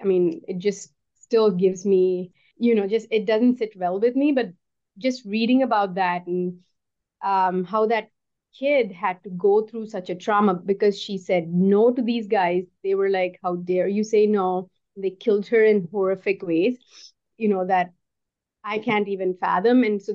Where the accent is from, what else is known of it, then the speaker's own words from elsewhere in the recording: India; moved away as an adult; Growing up in India, that was something that comes from the culture.